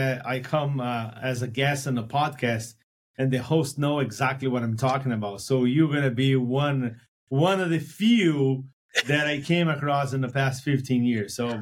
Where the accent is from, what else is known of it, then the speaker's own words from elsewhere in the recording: Brazil; English is a second language; now in United States; English is not my first language, and I'm from Brazil, and I migrated to the United States in 1998 with $100 in my pocket in pursuit of the American dream. And although I'm a Brazilian